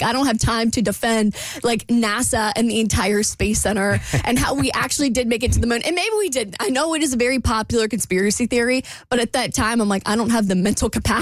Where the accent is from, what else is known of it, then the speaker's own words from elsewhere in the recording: Jacksonville, Florida, United States; Well, the thing is I'm not from Tampa. So anytime I've gone to Tampa, it's been for some kind of event. I'm from a city called Jacksonville, and I don't mind going back to Jacksonville.